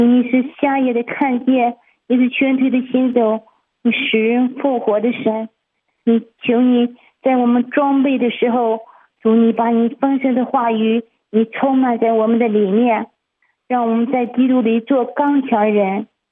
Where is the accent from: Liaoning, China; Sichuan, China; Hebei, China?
Hebei, China; 我是河北的